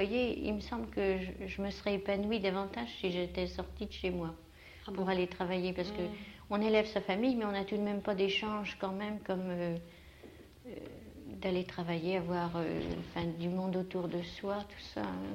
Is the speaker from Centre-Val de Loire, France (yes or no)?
yes; Orléans, Centre-Val de Loire, France; born there; Je suis née à Orléans, mais je suis là depuis 39.